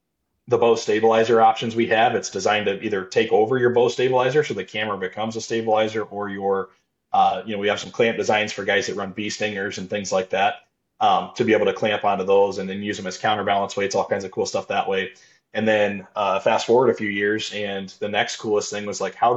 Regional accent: Iowa, United States; I grew up in Iowa with shotgun only, right?

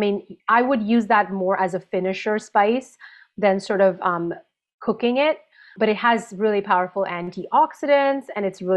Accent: India; Growing up in India, I ate it a lot in rice dishes and curries.

